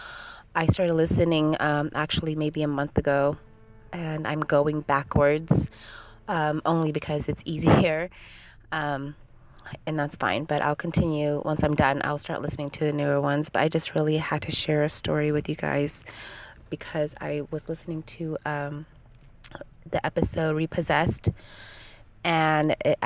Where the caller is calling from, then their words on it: California, United States; I'm calling from California.